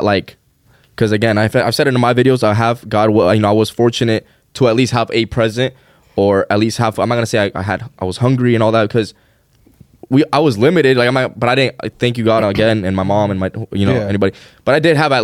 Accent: Ecuador; I grew up in Ecuador, and which is a third world country.

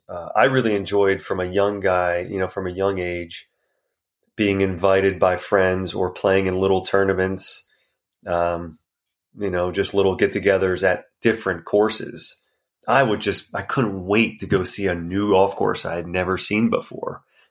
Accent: Delaware, United States; And these were just public golf courses growing up in Delaware, just south.

